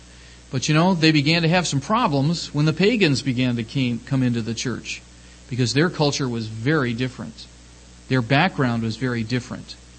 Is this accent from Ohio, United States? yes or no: yes; Ohio, United States; because we're from Southern Ohio, we can all enjoy that, all right?